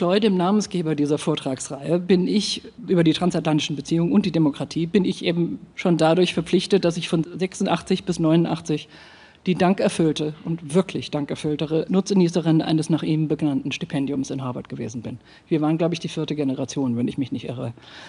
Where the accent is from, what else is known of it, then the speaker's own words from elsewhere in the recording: Bonn, North Rhine-Westphalia, Germany; born there; ich komme auch von hier. Das klang jetzt eher rheinisch. Ich bin in Bonn geboren, aber meine Großeltern haben hier gewohnt.